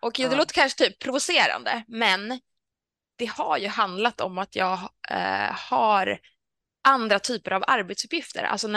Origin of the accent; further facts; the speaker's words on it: Värmland, Sweden; now in Stockholm, Sweden; jag är ju från Värmland. Så att våra föräldrar bor ju inte i närheten på något sätt.